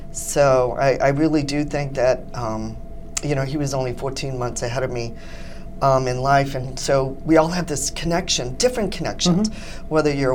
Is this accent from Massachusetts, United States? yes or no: yes; Quincy, Massachusetts, United States; And growing up in Quincy, of course, I really could use the ocean at that point.